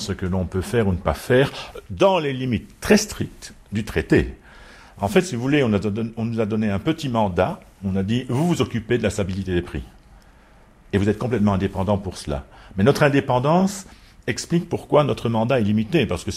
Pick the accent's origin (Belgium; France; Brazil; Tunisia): Belgium; Je suis belge.